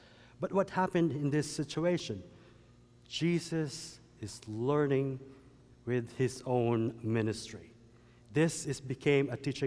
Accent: South Pasadena, California, United States; because I came from South Pasadena.

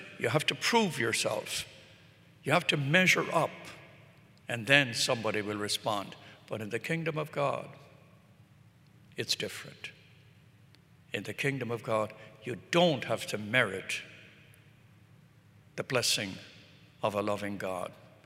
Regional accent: Brooklyn, New York, United States; And by the way, I grew up in Brooklyn and I used to serve Mass for Father Murphy

